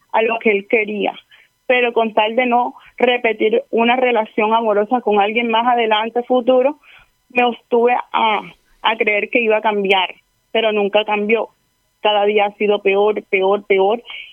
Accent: Candelaria, Atlántico, Colombia; Soy del municipio de Candelaria Atlántico.

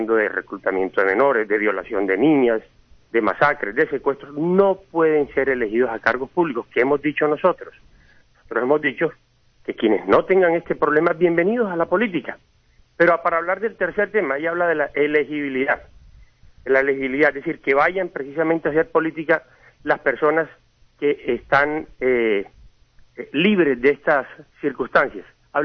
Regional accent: Colombia; y como colombianos, nosotros siempre estaremos dispuestos

